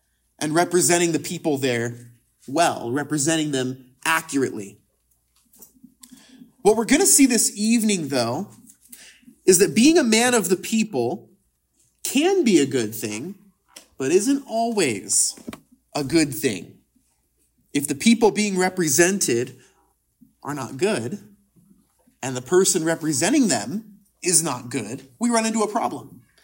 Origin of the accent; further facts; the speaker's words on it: California, United States; We're from California. These things happen.